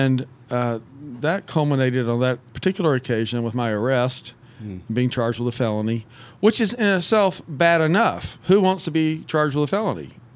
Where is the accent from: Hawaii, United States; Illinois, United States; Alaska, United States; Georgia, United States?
Georgia, United States; Atlanta; So, look, I was born and raised actually in Atlanta itself. Grew up here in the metro area, lived all over the place.